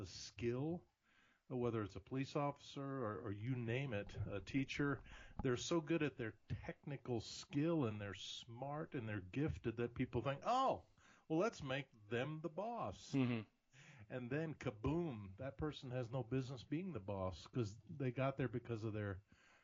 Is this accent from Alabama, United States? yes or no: yes; Huntsville, Alabama, United States; my hometown of Huntsville, Alabama